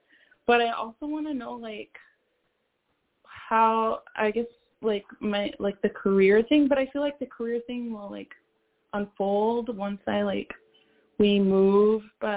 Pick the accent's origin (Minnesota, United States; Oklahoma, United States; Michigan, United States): Minnesota, United States; Brookston; No, I actually, well, I'm from up north. I'm from Brookston, but do you know where Cloquet is?